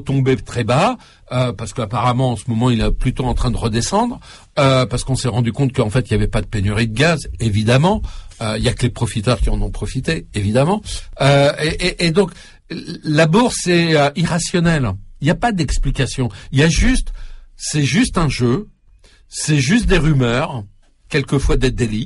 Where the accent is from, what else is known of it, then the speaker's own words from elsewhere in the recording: Paris, Île-de-France, France; Alors moi, je suis parisien, j'ai pas ce problème, mais moi, j'ai une maison de campagne